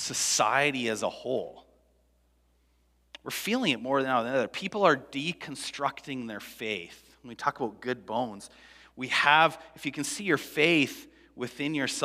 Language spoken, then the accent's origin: English; Canada; As years go by, living as a Canadian, this idea of community is becoming more difficult.